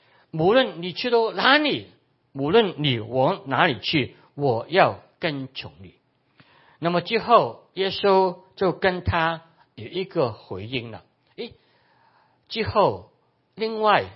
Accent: Hong Kong; Chinese is a second language; also born or lived in Canada; now in Taiwan; 我现在还是学习讲这一个国语啊，就是我是在香港出生，香港长大，那么后来就是移民去加拿大，那么就是没有好好的去学我们的中文这一个国语。那么现在来到台湾之后

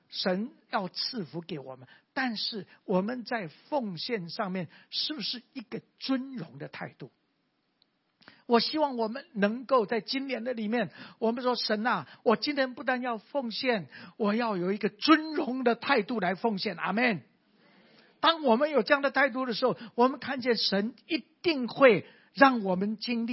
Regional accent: Tianzhong, Changhua County, Taiwan; also born or lived in Nantou County; 因为我是生在啊南投的民间乡，一个乡山上的一个村，就是生下来在我们房子的周围都是什么？都是果子，都是种水果的。后来我六岁的时候搬到彰化田中

